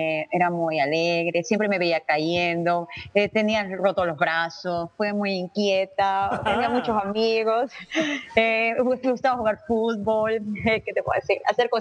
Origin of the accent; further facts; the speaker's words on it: Guayaquil, Guayas, Ecuador; es una mujer de 35 años. Vengo de Guayaquil, Ecuador.